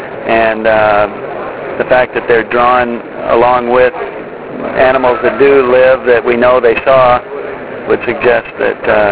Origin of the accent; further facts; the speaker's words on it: Minnesota, United States; Well, I grew up in Minnesota in a church-going family